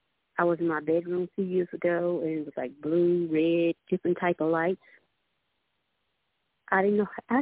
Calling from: Danville, Virginia, United States; from Danville, Virginia.

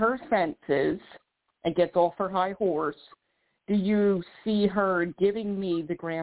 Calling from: Philadelphia, Pennsylvania, United States; I'm calling from Philadelphia, PA.

